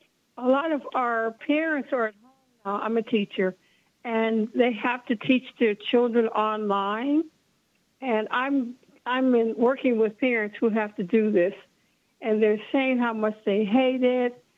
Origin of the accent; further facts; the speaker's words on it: Midwest, United States; I'm from the Midwest. So could you slow down?